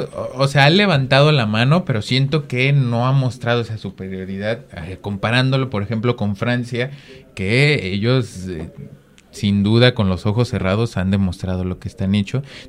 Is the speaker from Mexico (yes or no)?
yes; Mexico; es como el partido que como mexicanos hemos esperado en todo momento